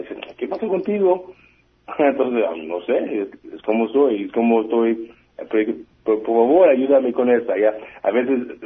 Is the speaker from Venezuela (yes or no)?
no; Oakland, California, United States; Spanish is a second language; yo soy de Oakland, California, y yo crecí en una ciudad a veces peligroso, a veces no, no muchos recursos